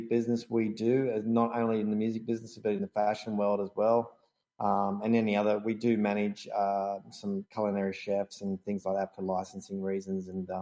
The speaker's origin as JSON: {"language": "English", "country": "Australia", "tie": "born there", "said": "I'm a Spanish background, but I was born in Australia."}